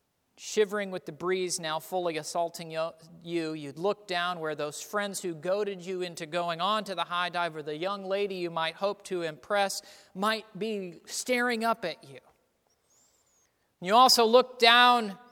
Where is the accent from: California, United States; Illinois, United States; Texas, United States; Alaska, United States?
Texas, United States; One of the pools where I grew up in Texas, it had that standard shallow end and deep end to it